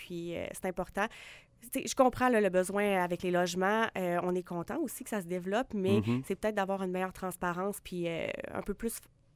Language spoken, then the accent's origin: French; Val-Bélair, Quebec, Canada; je viens de Val-Bélair, c'est mon coin.